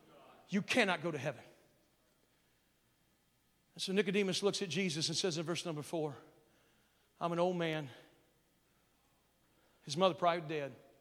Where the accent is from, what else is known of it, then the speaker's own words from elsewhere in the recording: West Virginia, United States; I'm from West Virginia. We just get sweaty, folks.